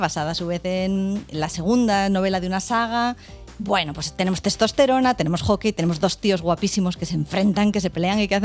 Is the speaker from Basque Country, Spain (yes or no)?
yes; Basque Country, Spain; yo vengo del País Vasco y encima de un colegio femenino